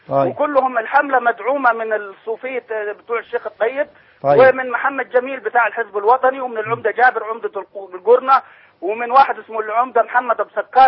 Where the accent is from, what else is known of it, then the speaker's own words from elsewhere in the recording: Luxor, Luxor Governorate, Egypt; أنا من الأقصر